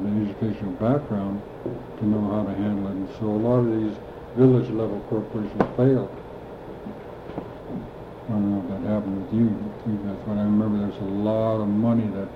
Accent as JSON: {"language": "English", "town": "Metlakatla", "region": "Alaska", "country": "United States"}